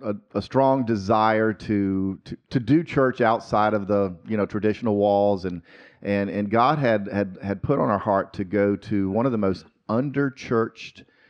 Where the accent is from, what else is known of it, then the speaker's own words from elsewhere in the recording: Myrtle Beach, South Carolina, United States; born there; It's so glad to have you here in my hometown in Myrtle Beach. Amen. Where I was born.